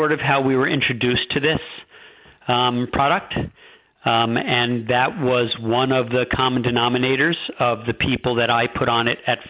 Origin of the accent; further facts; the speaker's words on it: New York, United States; I actually, I'm from New York, and I'm pretty obnoxious.